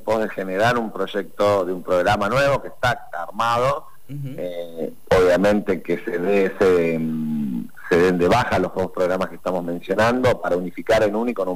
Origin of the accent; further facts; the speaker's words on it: Neuquén, Argentina; Bueno, yo soy neuquino fundamentalmente, pero mis padres han venido de distintas provincias